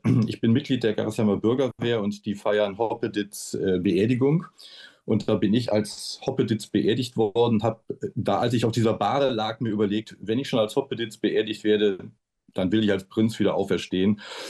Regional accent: Düsseldorf, North Rhine-Westphalia, Germany; Ich bin meiner Heimatstadt Düsseldorf sehr verbunden

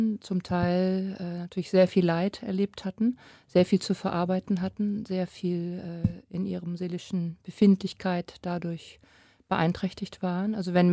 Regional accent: Hamburg, Germany; ich bin ja aus Hamburg

